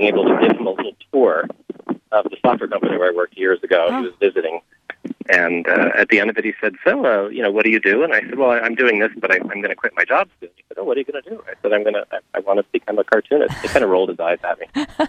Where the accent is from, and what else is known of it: Seattle, Washington, United States